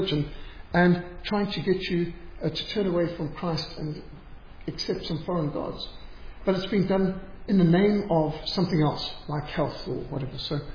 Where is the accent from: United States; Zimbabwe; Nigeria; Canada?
Zimbabwe; born or raised there